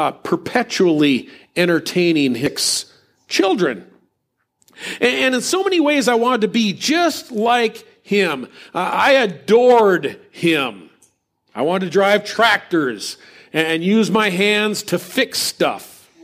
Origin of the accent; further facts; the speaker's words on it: Upper Midwest, United States; We were just good upper Midwest farmers who were taught error at our liberal church as we grew up on Sundays.